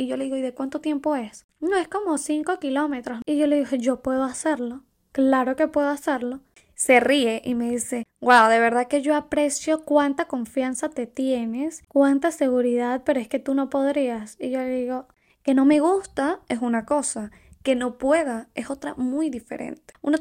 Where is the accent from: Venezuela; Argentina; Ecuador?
Venezuela; moved away; cuando yo necesité salir del país que no tenía, de mi país Venezuela, para los que no saben soy de Venezuela, salí en el 2018